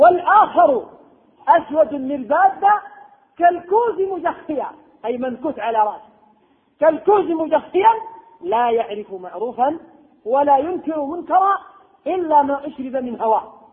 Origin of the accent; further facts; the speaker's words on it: Yemen; عندنا في اليمن بحمد الله دور حديث كثيرة